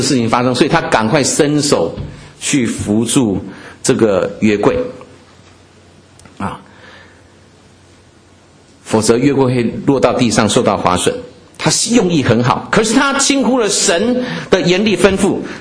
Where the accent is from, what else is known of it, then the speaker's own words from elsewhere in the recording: China; 如果有放鞭炮，这对我们中国人来讲很容易理解